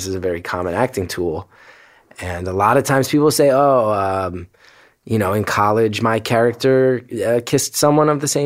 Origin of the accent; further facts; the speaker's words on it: Northeast, United States; I grew up in the Northeast, very liberal.